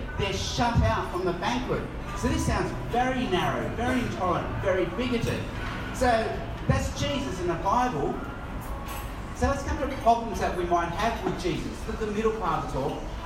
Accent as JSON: {"language": "English", "town": "Darwin", "region": "Northern Territory", "country": "Australia", "tie": "born or raised there", "also_born_or_lived": "Hong Kong", "said": "my parents moved to Australia in the 1960s. That's my parents. That's me as a baby as I moved from Hong Kong to Darwin."}